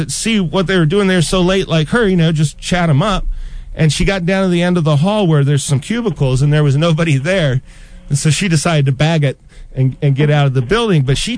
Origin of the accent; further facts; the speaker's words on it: Fairfax, Virginia, United States; And I'm in Fairfax City, which is just outside of D.C. But I grew up in Fairfax City, and I can share a lot of stories about ghosts in Fairfax.